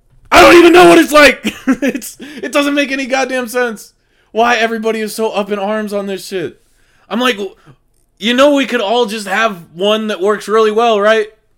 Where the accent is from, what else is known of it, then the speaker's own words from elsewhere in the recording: United States; Except it's me and I'm an American, which means it's good.